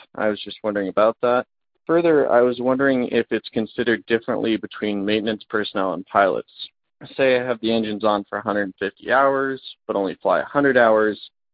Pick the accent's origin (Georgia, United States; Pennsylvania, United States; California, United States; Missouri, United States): California, United States; San Diego; I'm from San Diego, California. I'm currently finishing my degree at UC San Diego.